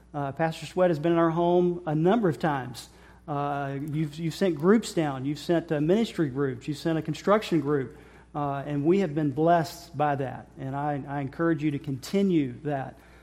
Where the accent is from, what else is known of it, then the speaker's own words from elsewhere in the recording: the South, United States; I was born in the South, grew up in the South, so y'all, that was great.